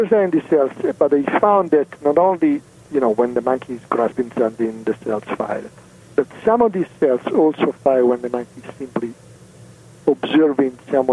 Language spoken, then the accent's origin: English; Italy; accent: Italian; English is a second language; moved away as an adult; at some point when I moved from Italy, you can guess I'm Italian from my accent.